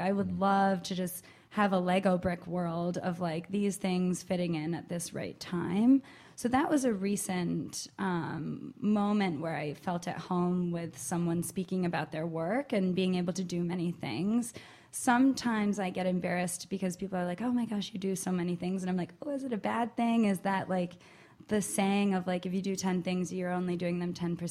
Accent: New York, United States; Upstate New York. Yeah. So right outside of the Adirondacks.

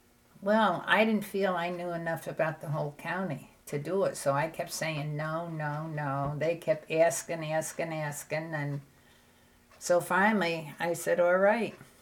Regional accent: Germantown, United States; And I was born and raised in Germantown. I knew nothing about the history of this area.

